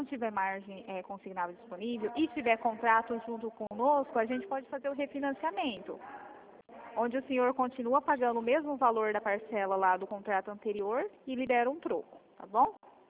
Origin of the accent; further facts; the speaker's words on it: Colíder, Mato Grosso, Brazil; born there; now in Dourados, Brazil; Eu sou nascida em Colíder, Mato Grosso.